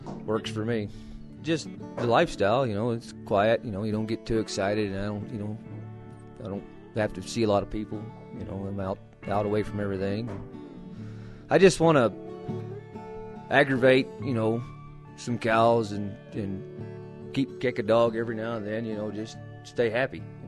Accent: Idaho, United States; born there; Just in case, I was born in Idaho. Just cowboyed around a little, you know.

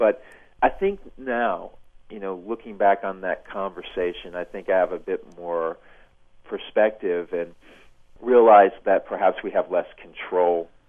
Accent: North Carolina, United States; I told her I was from North Carolina.

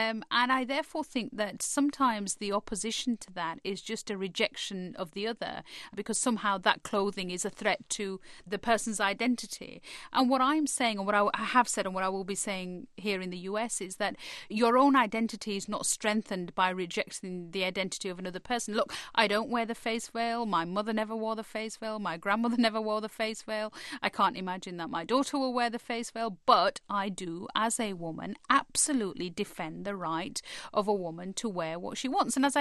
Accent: United Kingdom; actually as a British Muslim it should offend me and stir me as much as it would a British Christian

